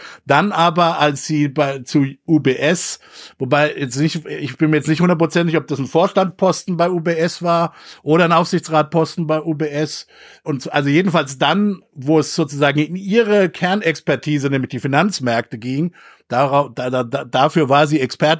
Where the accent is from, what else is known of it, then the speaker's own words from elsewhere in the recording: United States; wofür ich durchaus auch als Amerikaner durchaus Sympathien habe